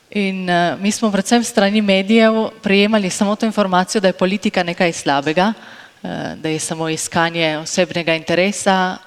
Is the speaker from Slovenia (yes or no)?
no; Števerjan, Friuli-Venezia Giulia, Italy; sem odraščala v Števerjanu, to je v kraju, ki lahko rečemo, se ga te dve težnji, negativni težnji, še danes dejansko nista dotaknili